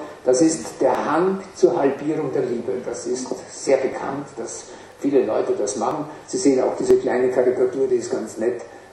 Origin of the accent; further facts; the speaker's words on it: Upper Austria, Austria; Also nochmal dort, wo ich groß geworden bin, Oberes Mühlviertel